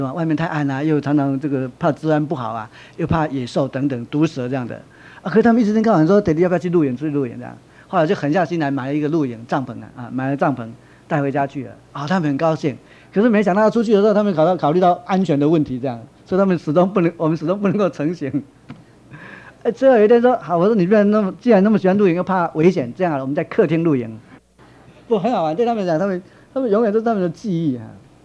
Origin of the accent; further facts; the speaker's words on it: China; 我们中国人就说爱在心里口难开啊